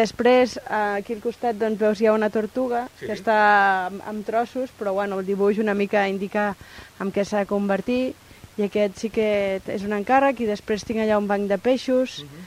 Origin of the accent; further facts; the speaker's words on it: Badalona, Catalonia, Spain; jo sóc de Badalona i com saps tu hem sigut ben veïns sense conèixer-nos